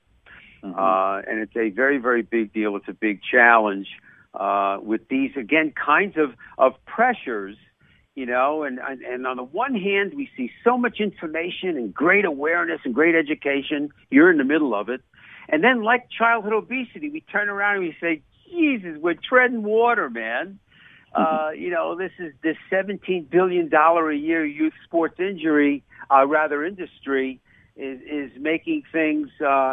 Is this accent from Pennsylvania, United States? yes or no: no; Massapequa, New York, United States; I'm Massapequa.